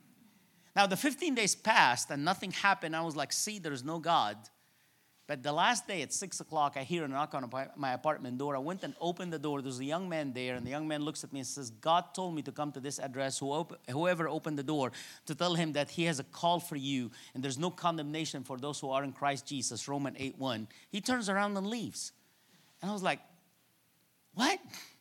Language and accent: English; Cairo, Cairo Governorate, Egypt; now in Toronto, Canada; I was born and raised in Cairo, Egypt. And I was born in a Coptic family.